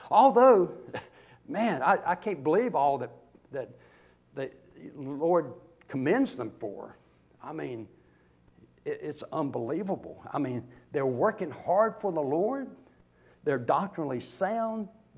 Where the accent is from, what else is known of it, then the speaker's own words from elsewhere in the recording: Fuquay-Varina, North Carolina, United States; I grew up here in Fuquay